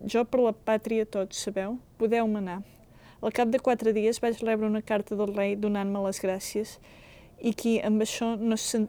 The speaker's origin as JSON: {"language": "Catalan", "town": "Girona", "region": "Catalonia", "country": "Spain", "tie": "born or raised there", "first_language": "ca", "said": "Soc catalanoparlant. La meva ciutat natal està en el nord-est de Catalunya, es diu Girona. És una ciutat petita de 100.000 habitants, una ciutat antiga, medieval, amb una gran catedral"}